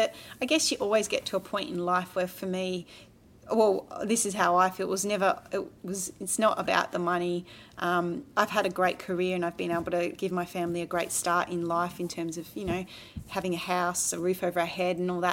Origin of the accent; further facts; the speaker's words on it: Australia; the amount you have to travel, especially as an Australian. We don't nip home.